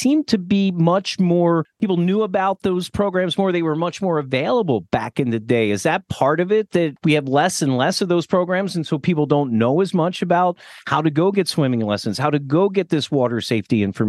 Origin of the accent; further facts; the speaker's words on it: Millersville, Pennsylvania, United States; I grew up in Millersville, Pennsylvania, and we had a community pool that was kind of funded by the Lions Club.